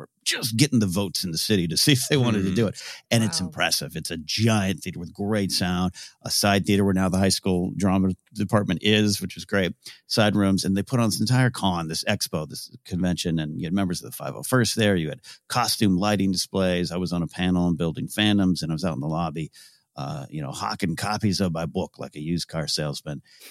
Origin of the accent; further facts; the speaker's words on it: Arroyo Grande, California, United States; Traveled to my hometown, Arroyo Grande, California